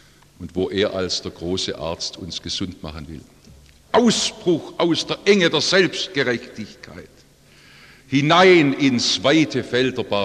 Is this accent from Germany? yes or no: yes; Stuttgart, Baden-Württemberg, Germany; Ich habe in meiner Heimatgemeinde in Stuttgart den Segen eines Gemeindebesuchsdienstes erlebt